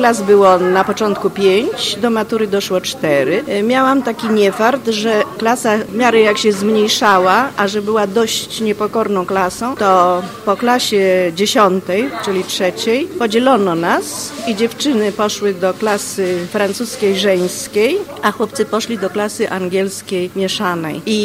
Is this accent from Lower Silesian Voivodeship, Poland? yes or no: no; Gorzów Wielkopolski, Lubusz Voivodeship, Poland; że jestem z Gorzowa, z mojego miasta